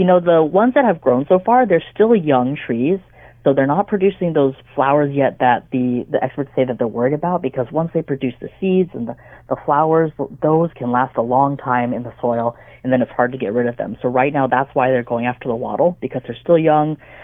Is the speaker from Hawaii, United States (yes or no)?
yes; Hawaii, United States; Yeah, growing up in Hawaii, I don't think I was really familiar with it either, but it's been in the islands for a long time.